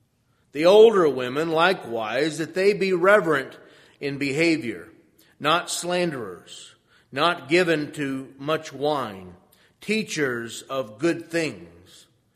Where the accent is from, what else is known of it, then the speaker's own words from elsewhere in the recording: Kentucky, United States; accent: Kentucky; That wasn't my learned Kentucky accent coming out when I said fellowship.